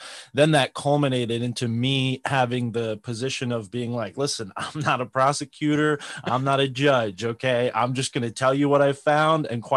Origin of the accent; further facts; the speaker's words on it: Connecticut, United States; I grew up in Connecticut as a Roman Catholic